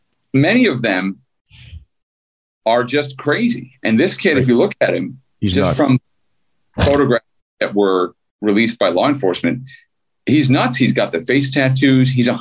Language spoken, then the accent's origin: English; Skokie, Illinois, United States; I grew up on the North Shore in Chicago. I grew up in Skokie, which is south of Highland Park.